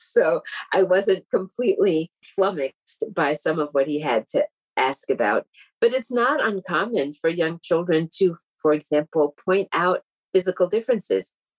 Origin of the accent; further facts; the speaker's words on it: Tallahassee, Florida, United States; born there; I was born in Tallahassee, Florida, at a time when the South was still very much ruled by a system of segregation, Jim Crow segregation, as we called it.